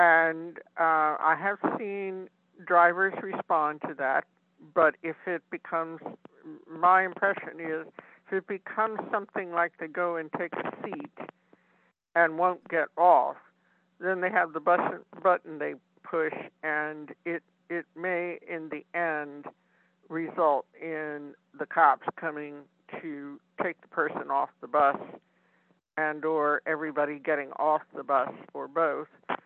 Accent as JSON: {"language": "English", "town": "San Francisco", "region": "California", "country": "United States", "tie": "born or raised there", "said": "I do know when I was growing up in San Francisco, the police would be on the street"}